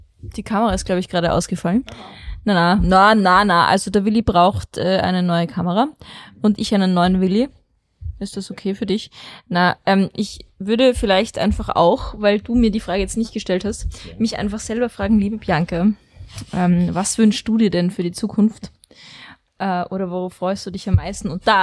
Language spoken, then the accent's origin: German; Vienna, Austria; weil ich bin Wienerin.